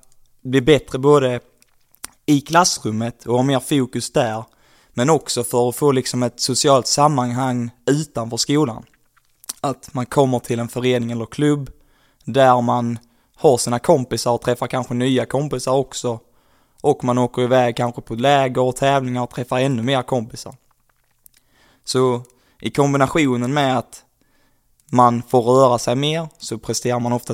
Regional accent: Broby, Skåne, Sweden; Jag är en kille på 23 år som kommer från en liten by utanför Kristianstad som heter Broby nere i Skåne.

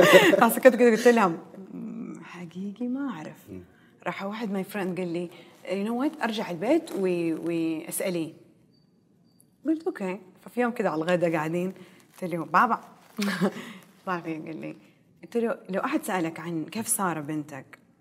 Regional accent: Jeddah, Makkah Province, Saudi Arabia; moved away as an adult; اتولدت في جدة، اتولدت وكبرت في جدة، يعني ما طلعت من جدة إلين ما بعدين سافرت أمريكا أدرس ماجستير. أصغر واحدة من أخواني وأخواتي.

